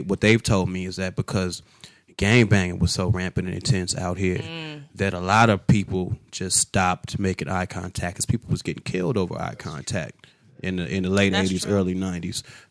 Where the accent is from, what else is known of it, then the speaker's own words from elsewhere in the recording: Chicago, Illinois, United States; now in Los Angeles, United States; As a transplant, let me defend my position. I'm going to say I came here. I'm from Chicago. I came here trying to speak to everybody.